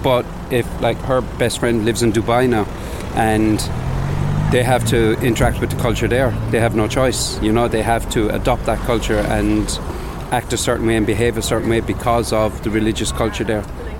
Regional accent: Cork, Munster, Ireland; moved away as an adult; now in United Kingdom; I work in the UK. I've been there 25 years. My wife was born there. Her parents are from Cork and I'm from Cork originally.

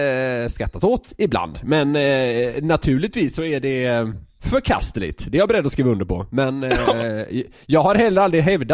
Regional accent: Södermanland, Sweden; Ibland låter det som att vi är lite skånsk. Ja, det är för att jag är sörmlänning.

